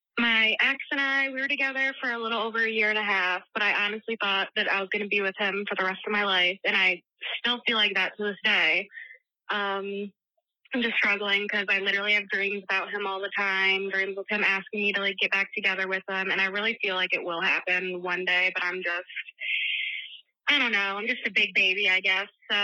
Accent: Michigan, United States; I'm from Michigan.

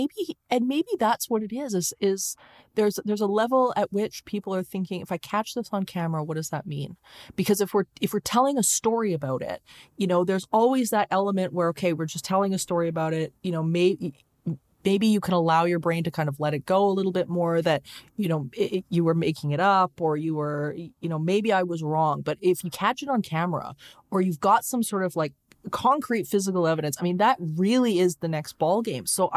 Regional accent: Leduc, Alberta, Canada; born there; I was born in Leduc, Alberta, which is at the time is extremely small town, and everybody knows your business. Everybody knows everybody.

